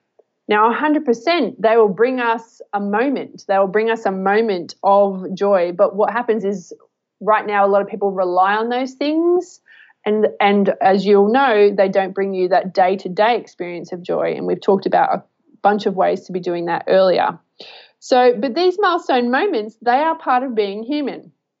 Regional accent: Australia; I didn't go to any street parties growing up in Australia.

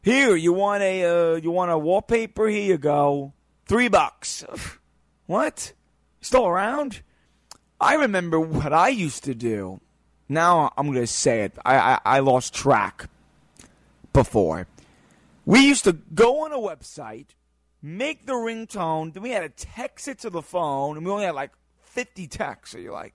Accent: New York, United States; Especially I'm from New York, so of course I'm going to enjoy it.

